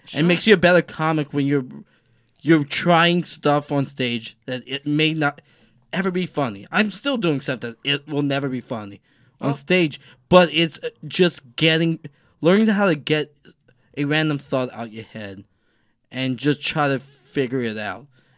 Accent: the South, United States; Yeah, and I'm from the South where my grandfather bosses.

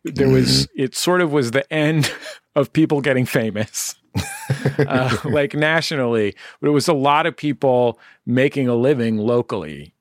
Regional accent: California, United States; for me growing up in the Bay Area, certainly there were big national acts, right?

